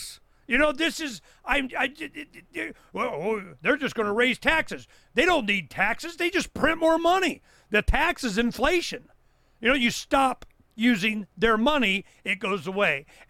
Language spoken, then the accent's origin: English; Canada; as a Canadian, looking at 9/11